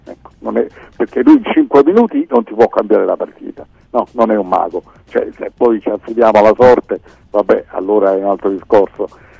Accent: Apulia, Italy; io sono pugliese, voglio bene al Lecce

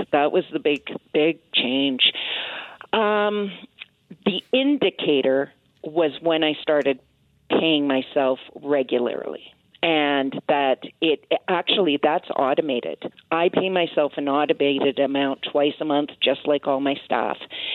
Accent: Scotland, United Kingdom; and we're both Scottish, but somehow I didn't get the Scottish part.

